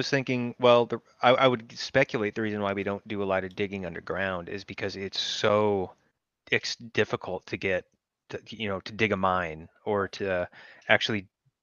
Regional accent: Twin Cities, Minnesota, United States; I grew up in the Twin Cities

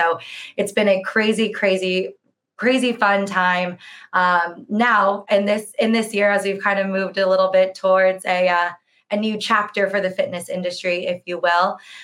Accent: California, United States; moved away as an adult; now in Seville, Spain; I am from the US. I'm originally from California, but I have been living in Sevilla, Spain since 2015.

